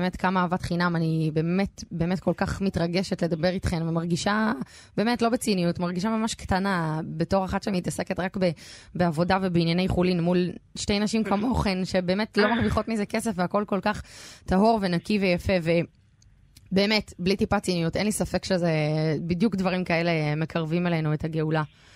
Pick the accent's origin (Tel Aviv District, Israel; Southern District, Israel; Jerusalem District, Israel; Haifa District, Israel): Jerusalem District, Israel; Jerusalem; אני, כידוע להרבה, גדלתי בירושלים וגרתי בה עד לפני שנה וחצי